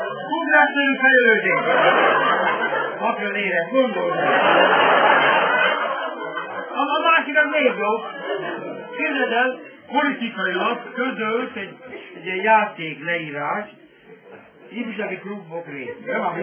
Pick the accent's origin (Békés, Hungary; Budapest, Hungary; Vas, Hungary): Budapest, Hungary; Kőbányán nevelkedtem, ismerek egy-két figurát